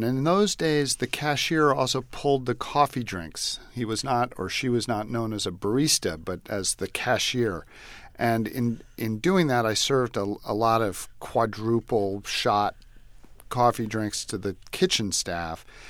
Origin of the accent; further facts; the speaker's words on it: New York City, New York, United States; Well, you know, I grew up in New York City, which is an amazing place to grow up if you're interested in food